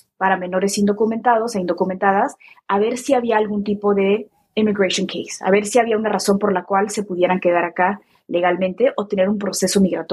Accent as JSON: {"language": "Spanish", "region": "Mexico City", "country": "Mexico", "tie": "born or raised there", "also_born_or_lived": "Philadelphia", "moved": "as an adult", "lives_now": "Chicago, United States", "said": "Mi hermana nació en Filadelfia y luego nos regresamos a México. Mi familia es de la Ciudad de México. Yo crecí en la Ciudad de México. Regresamos cuando yo tenía apenas como un año. Entonces yo realmente crecí ahí y hace 12 años me vine a Chicago a estudiar la maestría."}